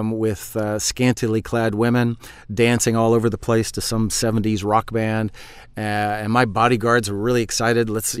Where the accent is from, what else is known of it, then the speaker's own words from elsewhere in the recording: United States; I, as an American citizen, as a professor, as somebody engaged in public policy, try to engage everywhere I can.